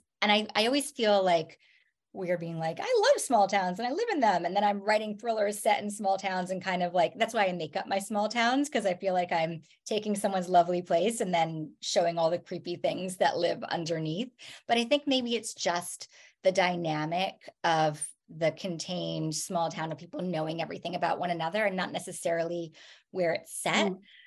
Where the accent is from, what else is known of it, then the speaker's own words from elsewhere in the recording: New Jersey, United States; also born or lived in Boston, United States; I grew up in New Jersey. I lived in cities. I lived in Boston. And I didn't live in a smaller town until my adulthood.